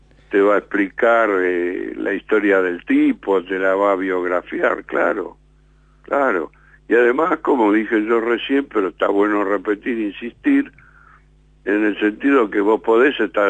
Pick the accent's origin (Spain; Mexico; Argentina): Argentina; Ranelagh, Buenos Aires Province; Que yo lo escuchaba cuando era pibe, acá viviendo en Ranela